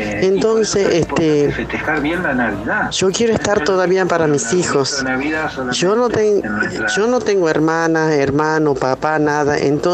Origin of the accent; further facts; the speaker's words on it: Tucumán, Argentina; Soy de Tucumán.